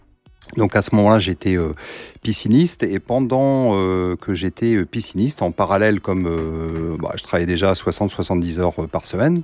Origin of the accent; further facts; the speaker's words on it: Nevers, Bourgogne-Franche-Comté, France; moi je suis originaire de Nevers.